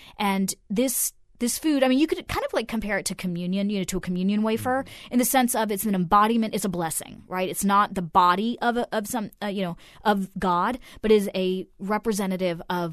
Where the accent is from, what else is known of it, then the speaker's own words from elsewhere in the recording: Germany; born there; first language Hindi; English is a second language; I go back and forth to India my whole life. I was born in Germany, but the very first language I spoke was Hindi, actually, as a toddler.